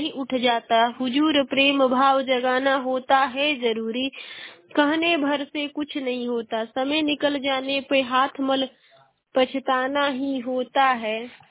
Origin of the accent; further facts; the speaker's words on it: Ballia, Uttar Pradesh, India; और मैं बलिया जिले की निवासी हूँ।